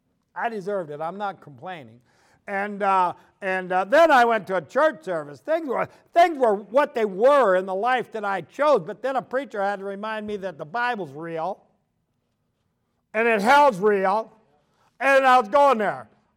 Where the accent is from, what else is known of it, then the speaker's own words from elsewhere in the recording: United States; I'm an American. I like freedom.